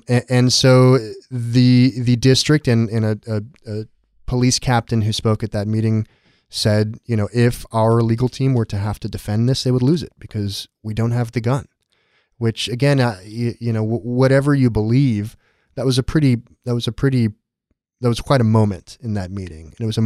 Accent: San Diego, California, United States; I mean, I grew up in San Diego. When I was 11, when I was 10, there were two shootings at schools maybe 10 miles or less from where I went to school within 3 weeks.

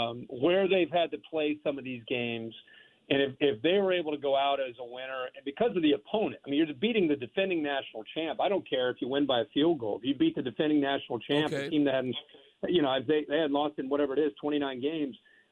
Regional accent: Ohio, United States; You know, you got to go back to remember, I'm from Ohio

